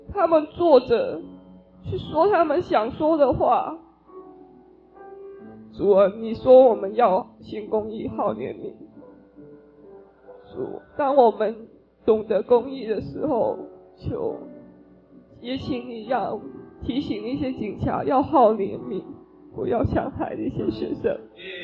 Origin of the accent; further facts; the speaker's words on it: Hong Kong; 在香港发生的事情，我都在看着直播， 看着跟我一起长大的同学